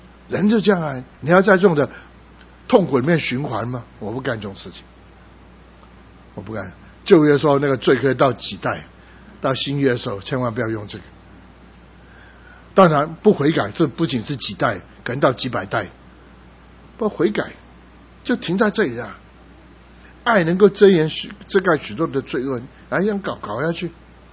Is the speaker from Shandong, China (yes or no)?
no; Guangdong, China; 我们广东人喜欢喝凉茶